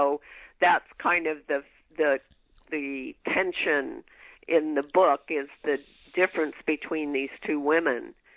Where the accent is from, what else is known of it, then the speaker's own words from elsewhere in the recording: Southwest, United States; I'm also from the Southwest, and you know, that's how the West was won.